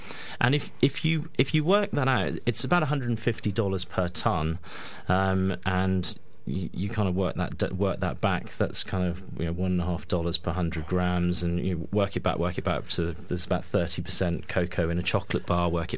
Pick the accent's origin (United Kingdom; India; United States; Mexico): United Kingdom; Birmingham, West Midlands; I was in Birmingham, and I'm from Birmingham, where people quite often use the word fab.